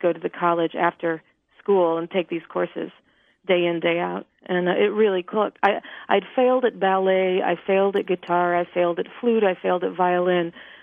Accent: Midwest, United States; Well, I grew up in the American Midwest in college towns, and my parents were really young and idealistic and ambitious

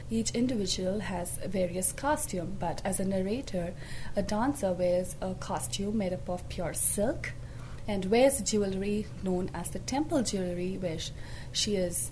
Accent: Bangalore, Karnataka, India; now in Urbandale, United States; I'm originally from Bangalore, South India, and now residing in Urbandale, Iowa.

